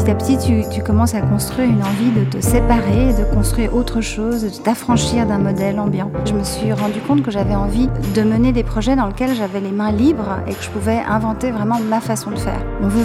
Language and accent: French; Geneva, Switzerland; moved away as an adult; now in France; je suis partie de Genève pour m'installer d'abord à Paris pour faire les arts appliqués du Perret en textile. C'était difficile à l'époque de trouver du travail en tant que Suisse à Paris